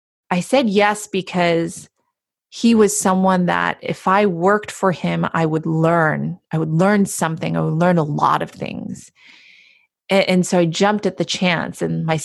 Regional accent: Palo Alto, California, United States; I'm from Palo Alto, so I kind of knew what venture capital was

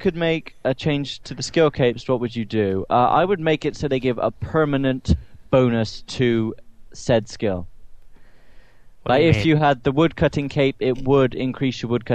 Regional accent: England, United Kingdom; also born or lived in Berlin, Germany; I'm English, goddammit. My parents were English. I've lived in English for the majority of my life. I'm English.

